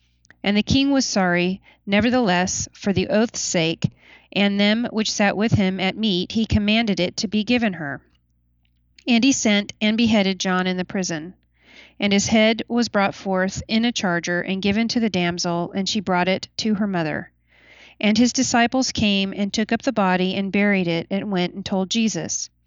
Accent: Temecula, California, United States; I'm from Temecula, California

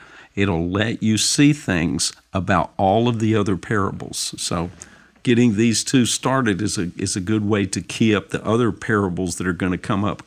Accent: Vancouver, Washington, United States; from Vancouver, Washington.

